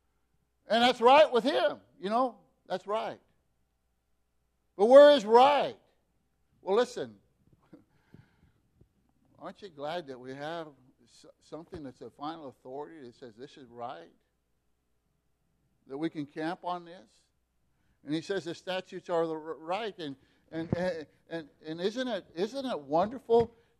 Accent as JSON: {"language": "English", "region": "Oregon", "country": "United States", "tie": "born or raised there", "said": "I grew up in Oregon."}